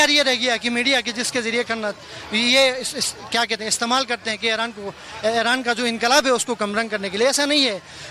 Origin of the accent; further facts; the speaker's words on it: Gilgit-Baltistan, Pakistan; میں بیسیکلی پاکستان سے ہوں, گلگت بلتستان سے.